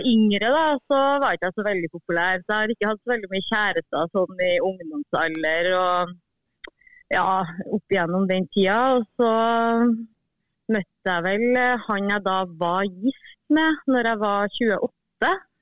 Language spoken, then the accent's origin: Norwegian; Steinkjer, Trøndelag, Norway; now in Trondheim, Norway; Jeg 43 år, og kommer fra Steinkjer opprinnelig, men bor nå i Trondheim.